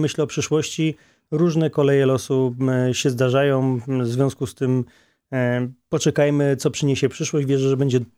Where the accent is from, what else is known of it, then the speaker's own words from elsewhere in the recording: Wrocław, Lower Silesian Voivodeship, Poland; W związku z tym jestem z Wrocławia. Wrocław jest stolicą Dolnego Śląska.